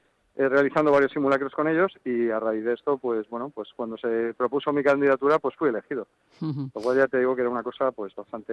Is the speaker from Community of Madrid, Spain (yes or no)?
yes; Madrid, Community of Madrid, Spain; now in Collado Villalba, Spain; yo vivo ahora actualmente en Collado Villalba. Ajá. Pero vamos, yo he nacido en Madrid y vamos, soy madrileño de totalmente, de toda la vida, como quien dice.